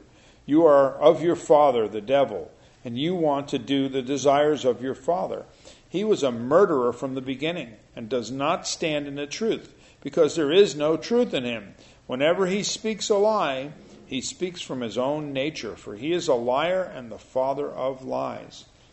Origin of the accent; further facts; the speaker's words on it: New York City, New York, United States; You know, the funny thing is, I grew up in New York City.